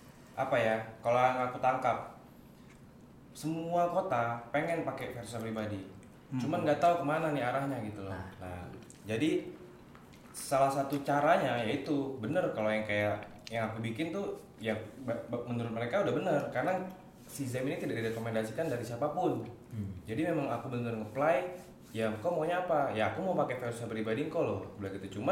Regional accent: Tanjung Pinang, Riau Islands, Indonesia; satu kebanggaan kok untuk nunjukin aku nih asli Tanjung Pinang gitu loh

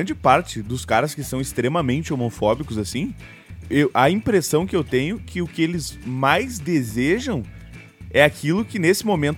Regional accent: Rio Grande do Sul, Brazil; Eu sou do Rio Grande do Sul.

